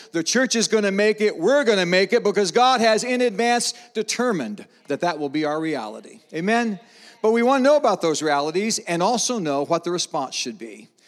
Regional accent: Wichita, Kansas, United States; I'm a Wichita kid, so I grew up in Wichita.

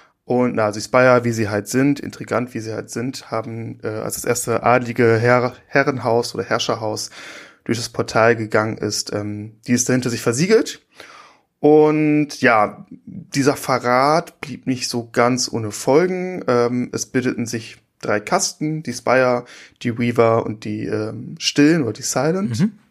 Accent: Nienburg, Lower Saxony, Germany; komme aus Nienburg, das liegt so ein bisschen westlich von Hannover, Niedersachsen.

